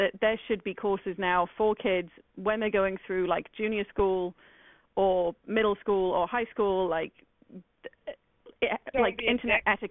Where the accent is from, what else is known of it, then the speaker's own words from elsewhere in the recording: United Kingdom; I didn't go to a prom because I'm British